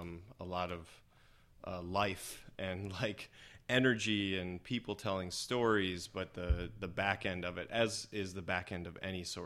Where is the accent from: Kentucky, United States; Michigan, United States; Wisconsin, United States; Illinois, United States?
Wisconsin, United States; I was in security at this little airport in La Crosse, Wisconsin, which is near my hometown where I grew mm-hmm. up.